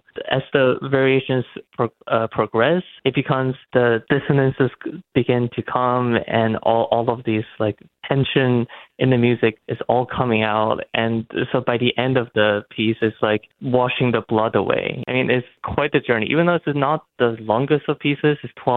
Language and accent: English; Toronto, Ontario, Canada; born there; I was born in Toronto. So I'm basically, making my debut a couple blocks away from my home.